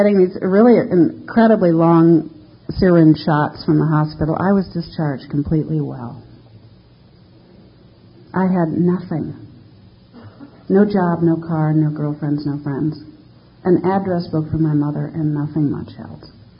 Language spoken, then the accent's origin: English; Minnesota, United States; I went to Europe as a graduation present. That's what you did. I grew up in Minnesota.